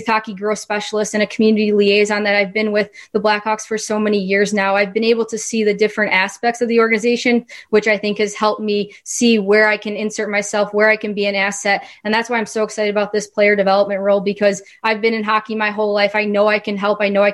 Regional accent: Chicago, Illinois, United States; I was a little girl growing up in the Chicagoland area playing the game because I loved it.

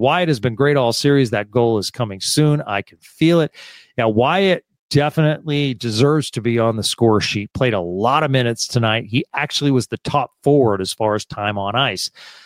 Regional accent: England, United Kingdom; I'm English. My mom is from Bolton, Lancashire, England. So I am English. So yeah, grew up in a tea household.

